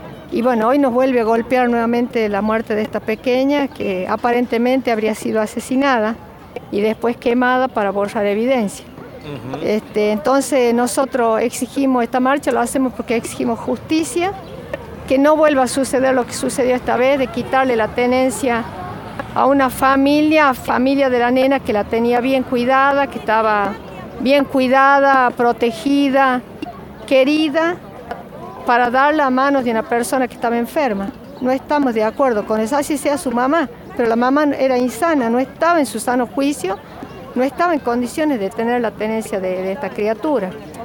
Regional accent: Chamical, La Rioja, Argentina; Pero yo soy de Chamical y me interesa también porque hay una ola de suicidio en los jóvenes

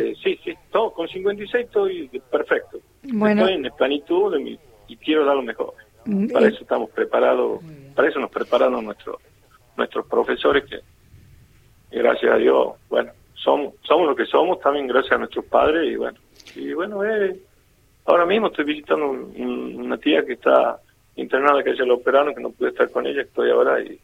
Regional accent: Villa Quintero, Tucumán, Argentina; now in Concepción, Argentina; Yo estoy hace 26 años, soy hijo adoptivo de Concepción, pero en realidad yo soy originario de Villa Quintero, un pueblito que está a 11 kilómetros.

